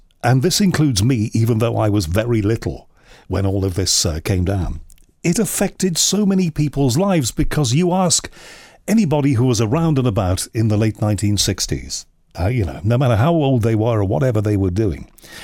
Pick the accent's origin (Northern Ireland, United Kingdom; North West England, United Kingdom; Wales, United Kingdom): North West England, United Kingdom; Liverpool; accent: Liverpool; See, well, I start talking in my Liverpool accent then, but they were part of us.